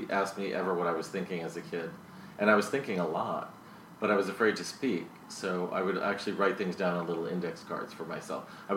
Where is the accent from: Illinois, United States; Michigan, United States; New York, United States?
New York, United States; Brooklyn; also born or lived in Lower East Side, Manhattan; Yeah, I grew up in Bensonhurst, Brooklyn. I was born on the Lower East Side in Little Italy. I'm an only child. My parents, their parents, had come from Italy, from the Naples.